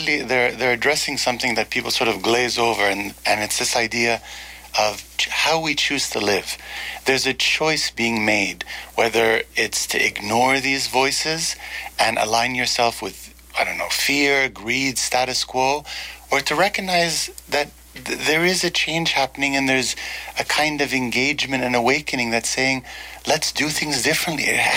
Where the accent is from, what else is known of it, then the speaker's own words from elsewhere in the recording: Egypt; I mean, I come from Egypt.